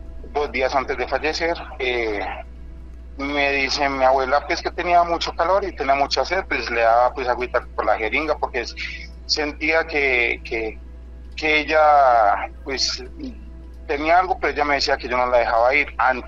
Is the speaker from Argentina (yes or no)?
no; Colombia; now in Mexico City, Mexico; Desde aquí, desde la Ciudad de México, pero soy colombiano.